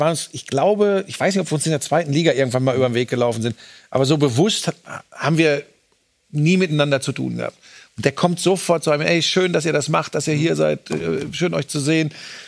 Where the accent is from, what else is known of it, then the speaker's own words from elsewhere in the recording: Hagen, North Rhine-Westphalia, Germany; der einmal über die Hohen Sieburg von meiner Heimatstadt Hagen entfernt ist